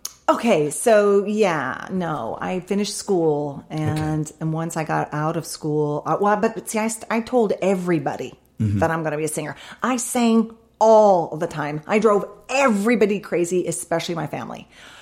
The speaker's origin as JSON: {"language": "English", "town": "San Diego", "region": "California", "country": "United States", "said": "Here I come from San Diego. I'm like, I've never seen. I was terrified."}